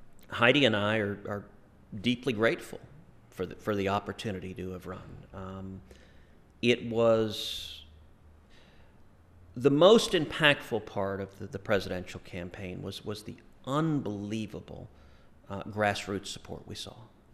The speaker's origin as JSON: {"language": "English", "town": "Houston", "region": "Texas", "country": "United States", "said": "I'm from Houston. Houston is obviously we have Johnson Space Center."}